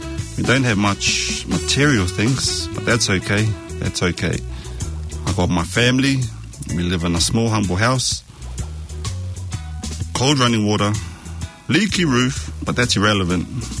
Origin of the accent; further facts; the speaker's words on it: Auckland, New Zealand; We grew up in Grey Lynn. My brothers and I were born and raised in Grey Lynn.